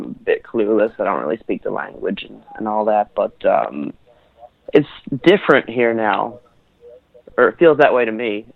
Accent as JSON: {"language": "English", "country": "Canada", "lives_now": "Seoul, South Korea", "said": "Even though I'm Canadian."}